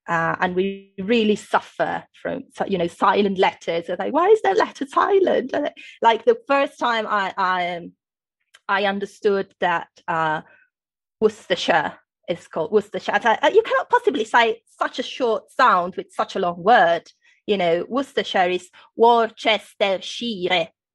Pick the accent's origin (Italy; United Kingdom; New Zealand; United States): Italy; English is a second language; When they hear me speaking English with them, where are you from? And I say, no, actually, I'm Italian, but I speak English because I'm a linguist, blah, blah, blah.